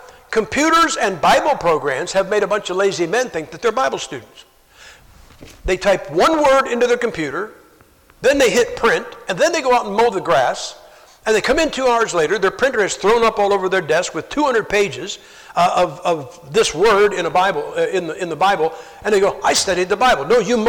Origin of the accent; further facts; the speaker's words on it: Ohio, United States; now in Idaho, United States; You know, like I'm from Ohio. We live in Idaho